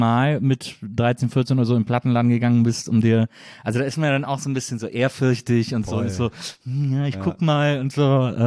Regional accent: Cologne, North Rhine-Westphalia, Germany; Köln, ich komme ja aus Köln

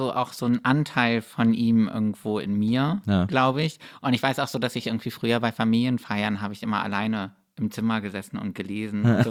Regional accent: Bremen, Germany; Also ich bin in Bremen geboren und aufgewachsen.

